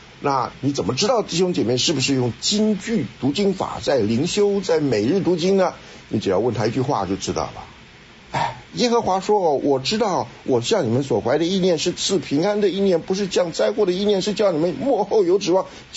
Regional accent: Taiwan; 我们小时候在台湾念的时候

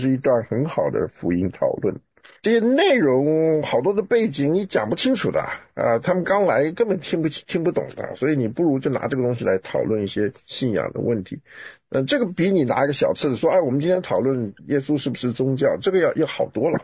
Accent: China; 我们中国人狗是低级的，这外国人这个狗是最高级的

